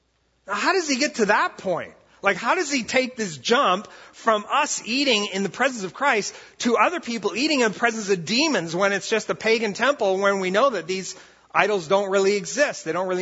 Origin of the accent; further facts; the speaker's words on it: Brazil; I grew up in Brazil, and I went back to Brazil with a team years ago